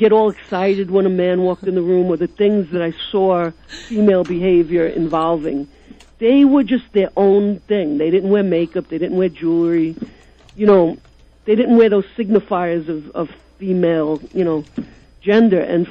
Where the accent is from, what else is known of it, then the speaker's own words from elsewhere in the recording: New York, United States; And I didn't know anything about anything besides growing up in the Bronx.